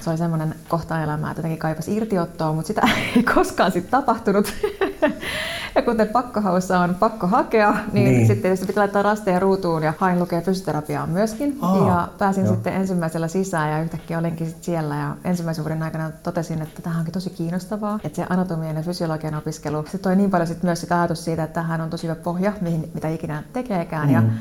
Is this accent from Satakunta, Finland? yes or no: yes; Pori, Satakunta, Finland; now in Helsinki, Finland; Nyt mä tulin tuolta Helsingistä Lauttasaaresta, mutta nyt alun perin on tuolta länsirannikolta.